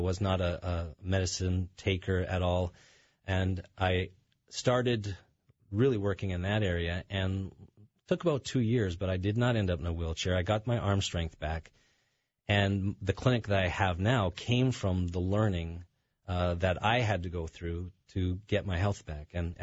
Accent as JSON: {"language": "English", "country": "Canada", "lives_now": "United States"}